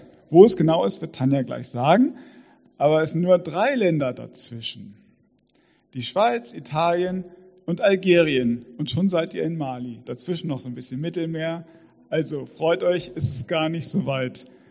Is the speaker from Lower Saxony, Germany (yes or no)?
yes; Göttingen, Lower Saxony, Germany; in der Nähe von Göttingen. Das ist ja meine Heimat.